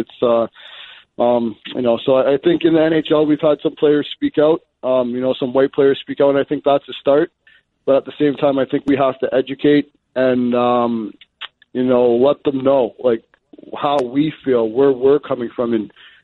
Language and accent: English; Toronto, Ontario, Canada; So in youth hockey, so say I'm from Toronto.